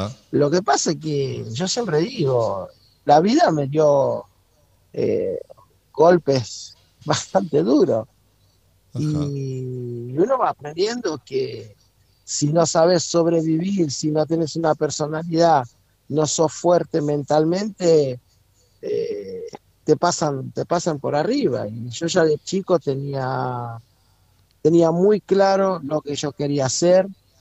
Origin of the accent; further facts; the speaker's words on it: São Vicente, Cape Verde; Yo soy de San Vicente, de São Vicente. Sí. Te lo digo en San Vicente para ser más fácil el entender.